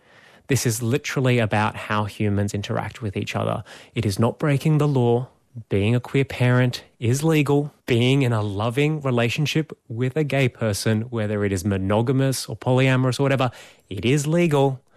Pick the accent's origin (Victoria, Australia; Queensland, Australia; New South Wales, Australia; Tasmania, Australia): New South Wales, Australia; I grew up in Erwood.